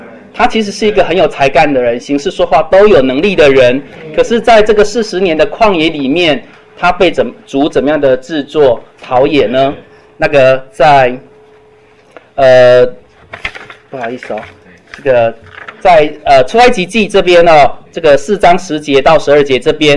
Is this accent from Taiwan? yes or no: yes; Tainan, Taiwan; 人家是说台南是一个很传统的城市，应该我们台南人比较传统才对啊。